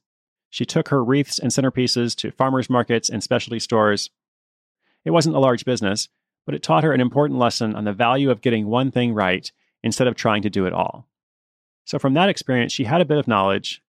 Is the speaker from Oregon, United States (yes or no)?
yes; Portland, Oregon, United States; I chose two cities, my hometown of Portland, Oregon, and Toronto, Canada.